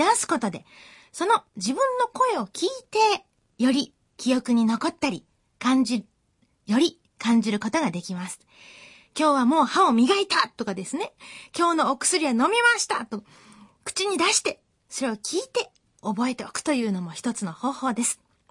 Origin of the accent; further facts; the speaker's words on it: Kobe, Hyogo, Japan; 私は神戸出身で、4歳からピアノを始めまして